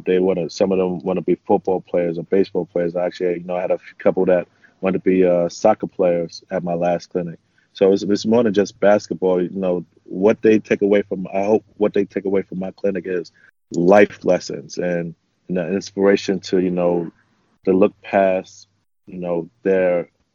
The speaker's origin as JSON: {"language": "English", "town": "New York City", "region": "New York", "country": "United States", "tie": "born or raised there", "said": "I'm from New York City. It's almost impossible not to play basketball living in New York."}